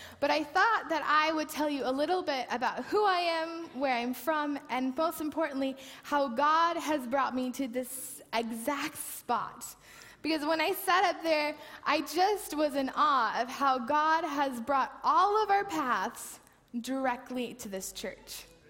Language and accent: English; Portland, Oregon, United States; Now, I'm from Portland, Oregon, and it is beautiful there, and I love it. My family is all there